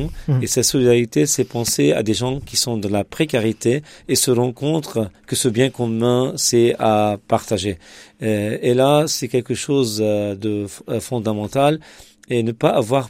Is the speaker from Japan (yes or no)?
no; Lebanon; D'accord, donc je viens du Liban, c'est un pays francophone, mais dans un monde arabe. Et en même temps, je fais partie de la communauté des pères antonins